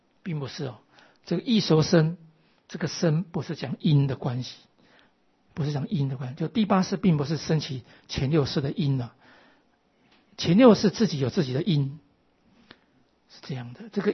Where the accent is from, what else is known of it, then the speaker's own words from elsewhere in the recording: Taiwan; 我们台湾人有做那个什么柜